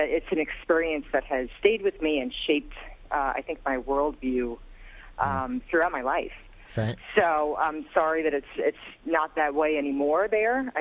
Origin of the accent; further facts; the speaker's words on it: Westbury, New York, United States; I was raised in Westbury, by two parents who had been involved in the civil rights movement, and it was very important to them that we grew up in a racially integrated neighborhood.